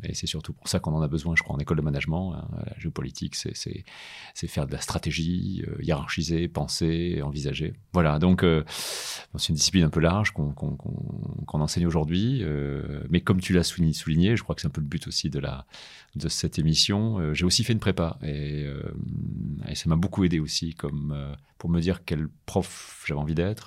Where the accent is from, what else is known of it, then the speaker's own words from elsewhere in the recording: Grand Est, France; Moi, je viens de Lorraine. Je suis né durant la crise industrielle, en fait, dans la Lorraine. Donc, des mines de fer, de la sidérurgie qui était en crise, etc.